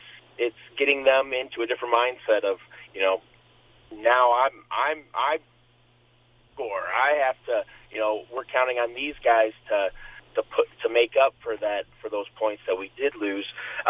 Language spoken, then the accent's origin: English; Clarion, Iowa, United States; I'm originally from Clarion. I currently reside in Clarion. That's where I work my full time job.